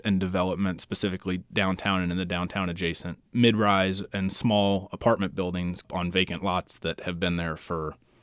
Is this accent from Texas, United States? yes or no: no; Atchison, Kansas, United States; I lived in a neighborhood that's, I'll say, downtown adjacent. I remember riding my bike all over town, even riding in the grass next to the highways